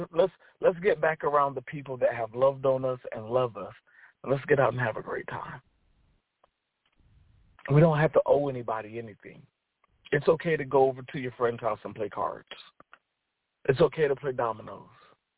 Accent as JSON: {"language": "English", "country": "United States", "said": "I don't really care about American R&B. I'm American."}